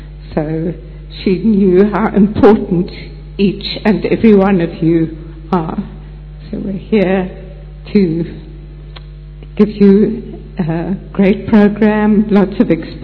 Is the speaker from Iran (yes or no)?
no; Zimbabwe; also born or lived in South Africa; I'm from Zimbabwe and South Africa, Southern Africa.